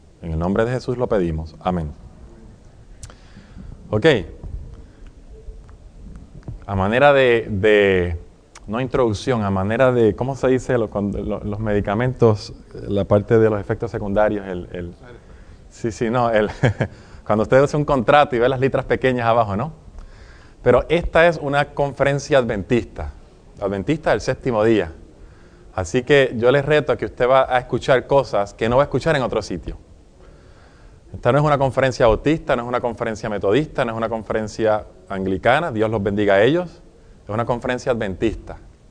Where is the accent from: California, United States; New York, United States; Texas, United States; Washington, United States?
California, United States; de donde yo vengo de California.